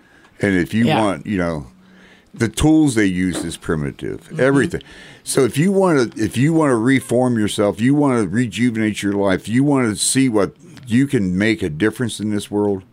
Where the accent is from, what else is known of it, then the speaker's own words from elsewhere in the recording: Kansas, United States; Well, I tell you what, I've lived here for 58 years. I was born here in Wyandotte County, and I've never really went anywhere outside of the United States